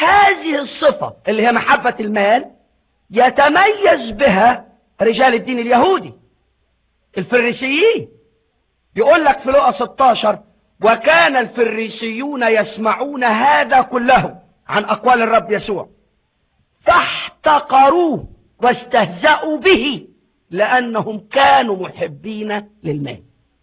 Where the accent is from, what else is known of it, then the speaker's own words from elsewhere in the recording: Egypt; ده عندنا في مصر مش عندكم